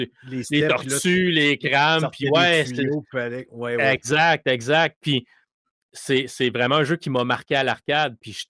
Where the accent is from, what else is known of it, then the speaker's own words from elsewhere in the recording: Laval, Quebec, Canada; Quand j'étais jeune, je restais à Laval